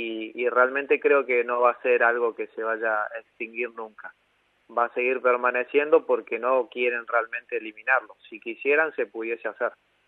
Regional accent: Argentina; Pero bueno, somos así los argentinos.

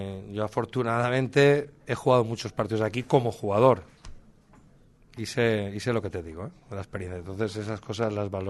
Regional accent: Castellón, Valencian Community, Spain; Yo soy de Castellón y este viaje aquí lo he hecho y sé lo que cuesta

